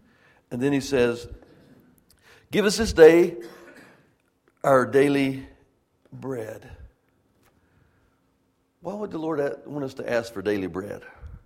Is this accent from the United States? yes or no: yes; Georgia, United States; the farmers, for the most part, that we grew up in South Georgia, farmers are always praying.